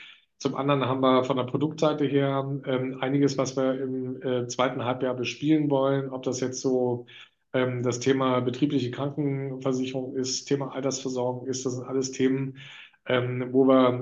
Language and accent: German; Berlin, Germany; ich bin ja als Berliner, der ja in Reinickendorf groß geworden ist